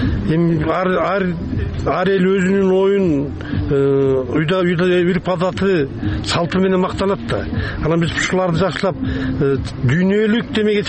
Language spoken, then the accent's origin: Kyrgyz; Kara-Suu, Osh Region, Kyrgyzstan; Мен Карасудан келдим.